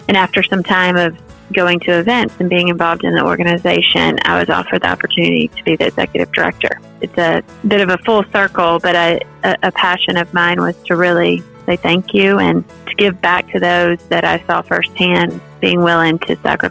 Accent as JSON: {"language": "English", "region": "Mississippi", "country": "United States", "tie": "born or raised there", "said": "So I grew up in Mississippi and graduated from Mississippi State University."}